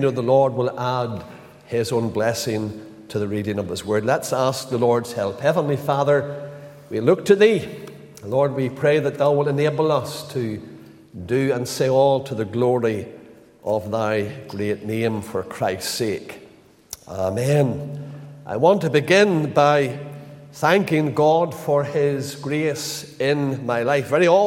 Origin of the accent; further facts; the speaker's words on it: Lisburn, Northern Ireland, United Kingdom; Lisburn is my home town.